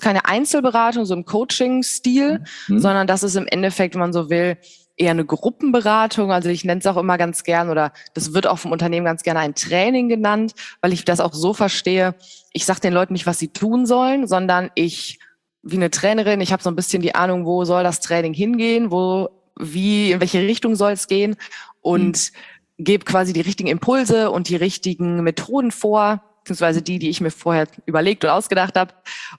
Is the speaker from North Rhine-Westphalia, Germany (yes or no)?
yes; North Rhine-Westphalia, Germany; Ich komme aus der Nähe von Düsseldorf, beziehungsweise da komme ich gar nicht her. Ich komme aus dem Bergischen Land und wohne aber jetzt in Hilden in der Nähe von Düsseldorf, arbeite auch in Düsseldorf bei einem Unternehmen.